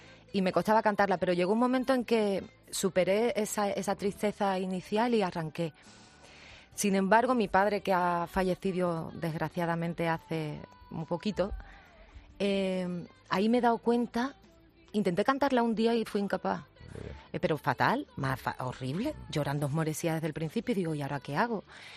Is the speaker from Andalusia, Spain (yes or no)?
yes; Cádiz, Andalusia, Spain; Y también yo presumo mucho, fíjate, de ser profeta en mi tierra.